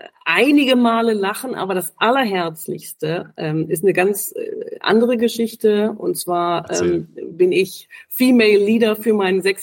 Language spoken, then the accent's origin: German; Brilon, North Rhine-Westphalia, Germany; born there; also born or lived in Bonn / Düsseldorf; now in Berlin, Germany; Ich bin im schönen Sauerland in Brilon geboren, war dann für die Ausbildung 2 Jahre in Bonn und bin dann aber schon 87, das heißt schon tatsächlich auch vor Mauerfall, nach Berlin gekommen. Hatte zwischendurch 3 Jahre Düsseldorf.